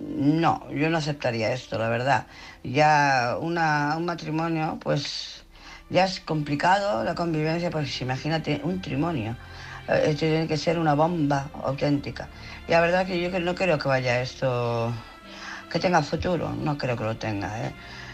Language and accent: Spanish; Barcelona, Catalonia, Spain; de Barcelona.